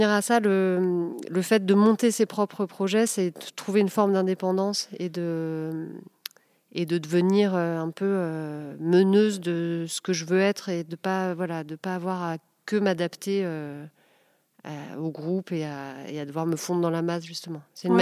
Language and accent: French; Rennes, Brittany, France; now in Paris, France; j'étais terrorisée quand je suis arrivée de Rennes à Paris